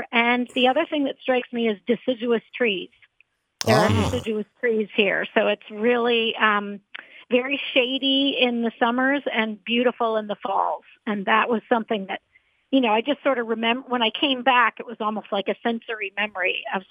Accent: Wilmington, Delaware, United States; I was born in Wilmington, which is the biggest city in Delaware. It's probably about the same size as Spokane. Mm. And, raised in the north part of the city. Just suburbia, public schools.

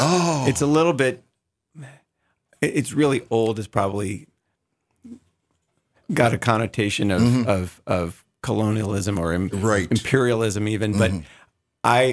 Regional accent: Maryland, United States; I really appreciated growing up in St. Mary's County, mm-hmm. the ethnicity.

